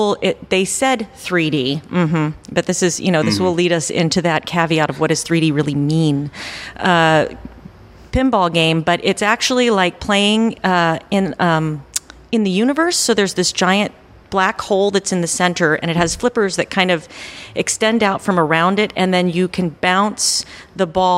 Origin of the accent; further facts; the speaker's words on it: Iowa, United States; I spent some time in my hometown in Iowa this winter